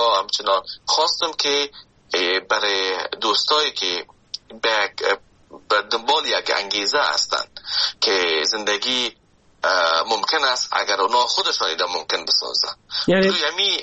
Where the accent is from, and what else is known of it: Afghanistan; now in Canada